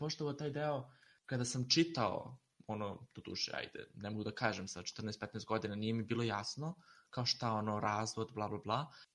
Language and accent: Serbian; Zrenjanin, Vojvodina, Serbia; ja nisam iz malog mesta, ono kao, ja sam poreklom iz Renjanina